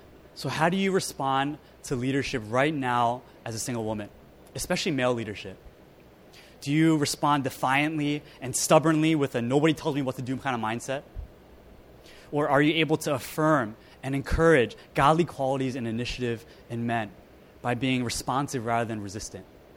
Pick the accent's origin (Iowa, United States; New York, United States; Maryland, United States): Maryland, United States; I competed with Team Maryland, that was my home state, for my state.